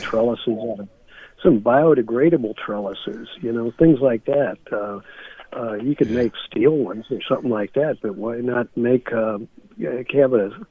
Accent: St. Louis, Missouri, United States; moved away; also born or lived in Colorado / Kansas / Utah / Texas; I was brought up in St. Louis, but then headed west

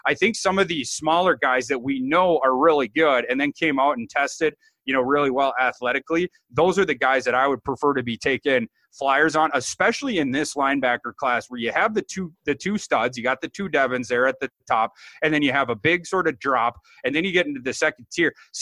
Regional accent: Minnesota, United States; you know, I'm from Minnesota, big hockey guy.

